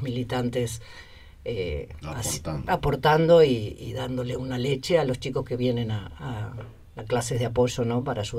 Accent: Currumahuida, Córdoba, Argentina; No, yo soy del Rincón Currumahuida

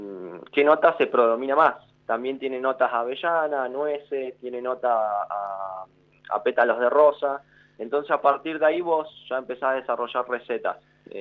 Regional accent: Cipolletti, Río Negro, Argentina; Sí, soy de Sipo, pero bueno, trabajo en Neuquén

